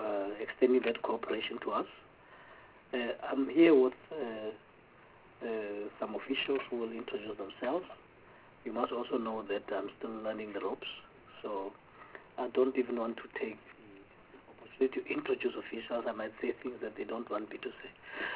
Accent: Northern Cape, South Africa; I'm from the Northern Cape. I've been here in Parliament for, I think, since 94.

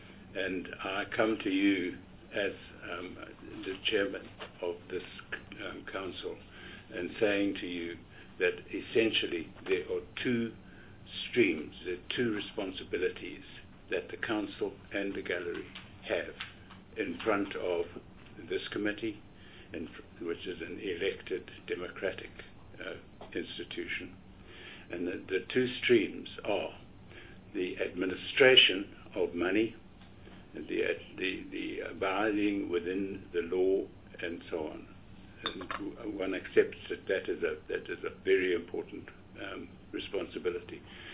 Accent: Kimberley, Northern Cape, South Africa; I grew up in Kimberley.

